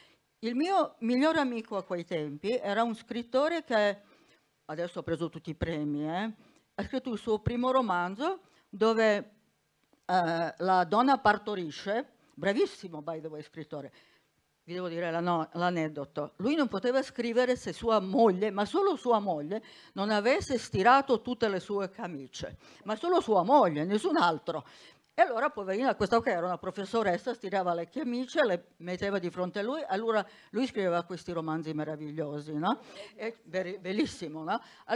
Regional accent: Serbia; suo amante va a fare la guerra in Serbia, che è il mio paese

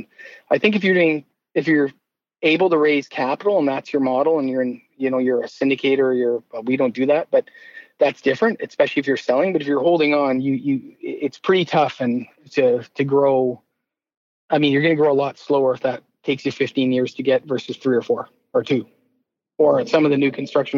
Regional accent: Southwest, United States; I'm from the Southwest. So you don't have that local bias, which can help.

